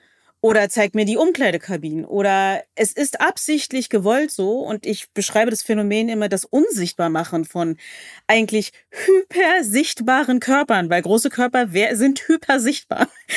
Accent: Berlin, Germany; Also ich komme aus Berlin

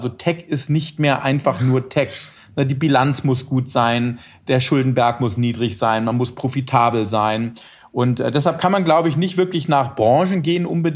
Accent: Hesse, Germany; now in New York, United States; hier so als Hesse in New York.

